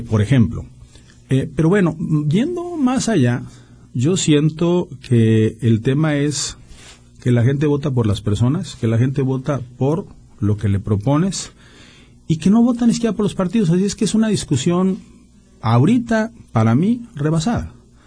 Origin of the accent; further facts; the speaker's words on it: Hermosillo, Sonora, Mexico; soy gente de trabajo, de Hermosillo, nos hemos dedicado a la hotelería, a la ganadería